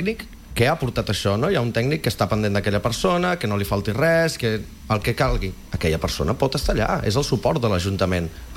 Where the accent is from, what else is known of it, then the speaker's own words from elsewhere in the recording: Calella, Catalonia, Spain; perquè és la festa major i la fira del meu poble. Llavors jo tinc... I compro la idea d'un dia lliure, però és que no és suficient. O sigui, és la fira de Calella.